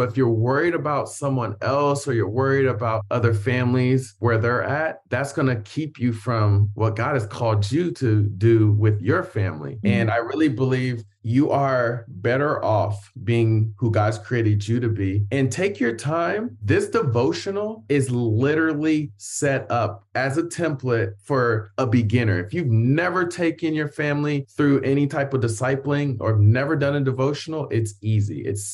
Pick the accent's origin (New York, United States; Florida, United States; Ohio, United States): Ohio, United States; Columbus; Yeah, I grew up in Columbus, Ohio, actually.